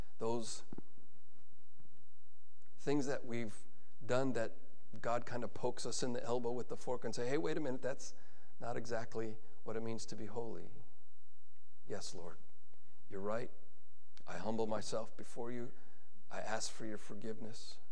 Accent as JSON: {"language": "English", "country": "United States", "said": "So that's a custom that obviously as an American I wasn't used"}